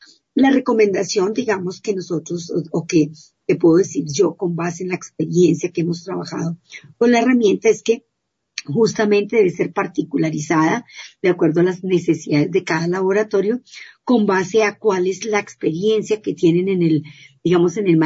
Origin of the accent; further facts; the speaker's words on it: Colombia; Cuando no se tiene, como es el caso en mi país, en Colombia, lo hablo específicamente en nuestro contexto